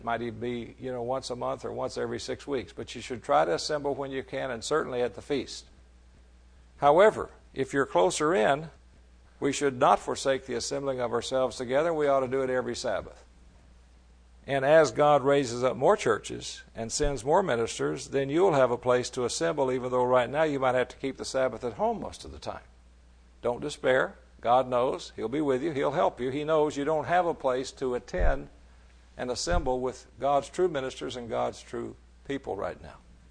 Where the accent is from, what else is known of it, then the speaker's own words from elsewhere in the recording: Texas, United States; When I grew up in East Texas